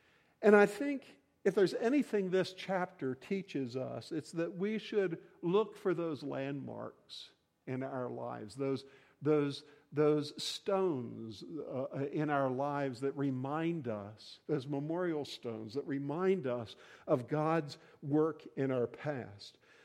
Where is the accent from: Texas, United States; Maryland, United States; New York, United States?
Maryland, United States; Parkville; You know, I grew up in just outside of Baltimore in Parkville, growing up in Parkville Baptist Church.